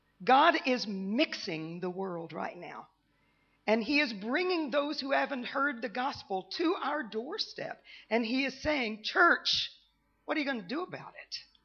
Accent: Texas, United States; I am from Texas. That is where I was born and raised.

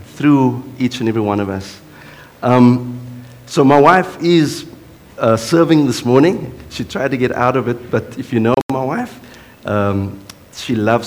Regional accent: Cape Town, Western Cape, South Africa; I'm a Cape Colored. I didn't know if you know that. I grew up on the Cape Flats.

